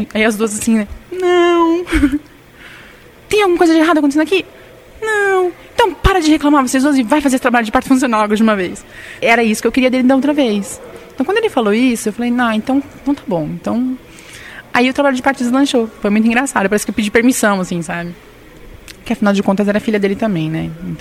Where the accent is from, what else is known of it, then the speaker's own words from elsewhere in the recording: São Paulo, Brazil; now in Maringá, Brazil; Eu sou de São Paulo, moro em Maringá há 10 anos. Vim para cá atrás de marido, assim. Ele quis vir e eu vim atrás.